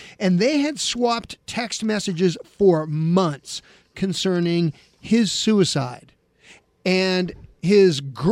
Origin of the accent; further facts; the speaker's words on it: Oregon, United States; I'm from Oregon.